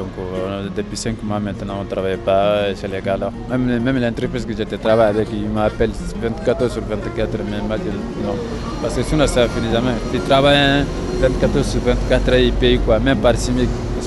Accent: Gambia; Moi, je viens de Gambie.

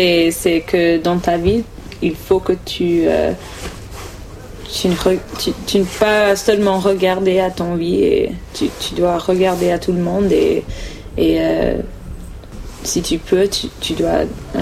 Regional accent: North Carolina, United States; Je viens de la Caroline du Nord. J'habite vers Chapel Hill, 30 minutes dessus. C'est un petit village qui s'appelle Pittsburgh.

